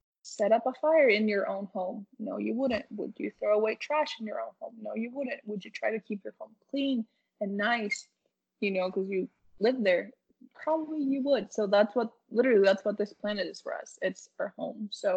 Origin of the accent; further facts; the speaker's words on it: Paraguay; I'm from Paraguay, the whole culture and traditional food, it's very heavily emphasized with red meat.